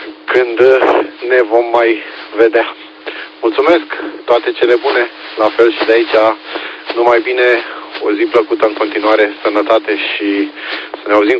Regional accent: Pitești, Argeș, Romania; La noi, la Pitești, că eu sunt din Pitești, era, de fapt, practic, n-a fost niciun pic de zăpadă

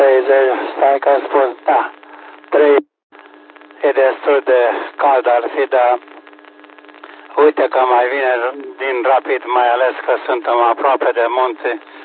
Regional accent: Râșnov, Brașov County, Romania; eu sunt din Râșnov, tirașul meu este Râșnov

